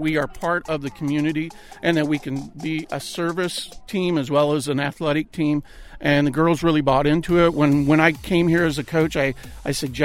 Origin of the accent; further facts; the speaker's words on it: Abingdon, Illinois, United States; Well, I grew up in Abingdon, Illinois. Went to Abingdon High School a very long time ago.